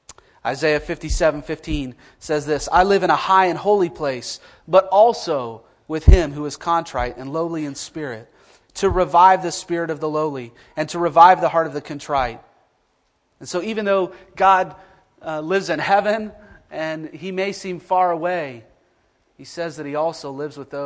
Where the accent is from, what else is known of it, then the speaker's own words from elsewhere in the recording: United States; now in Ireland; Ireland's just a little bit smaller geographically than where I grew up in the United States.